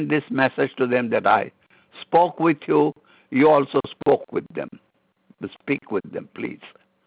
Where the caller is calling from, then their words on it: Maplewood, New Jersey, United States; I'm speaking from Maplewood, New Jersey.